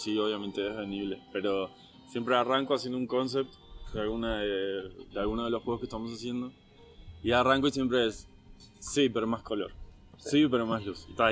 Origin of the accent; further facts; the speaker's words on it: Uruguay; Vengo de Uruguay